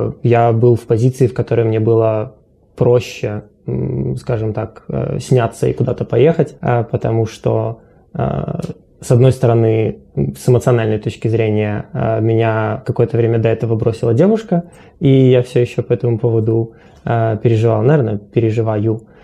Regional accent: Belarus; я белорус

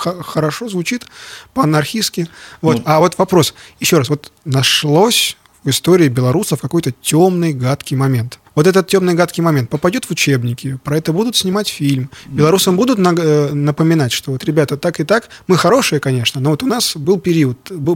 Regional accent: Moscow, Russia; Я просто из России приехал, из Москвы.

